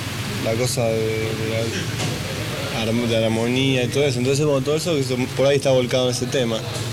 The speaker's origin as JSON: {"language": "Spanish", "town": "Rosario", "region": "Santa Fe", "country": "Argentina", "said": "vengo de Rosario y me meto de una city a vivir con otra gente"}